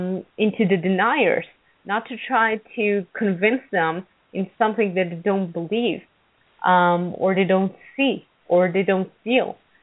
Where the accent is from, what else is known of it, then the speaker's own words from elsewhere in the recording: Israel; just because I'm from Israel and I'm an Israeli person